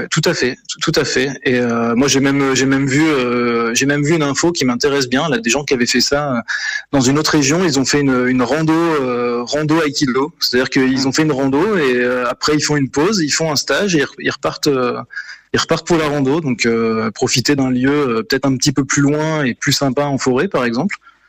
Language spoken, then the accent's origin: French; Île-de-France, France; comme on est de l'Île-de-France